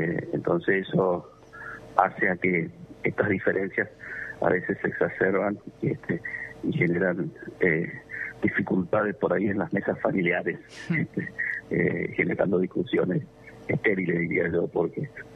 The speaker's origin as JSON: {"language": "Spanish", "region": "Chaco", "country": "Paraguay", "said": "Yo soy chaqueño de origen, uh-huh, y vivo en el Chaco, o sea que para mí es algo muy cercano también."}